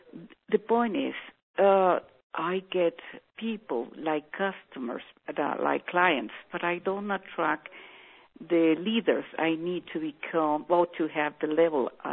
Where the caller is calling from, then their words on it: Mexico; Hi, Jack. … I'm calling from Mexico.